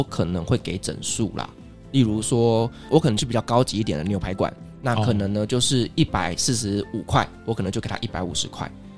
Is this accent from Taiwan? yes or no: yes; Taiwan; 我觉得如果说是我们台湾人的话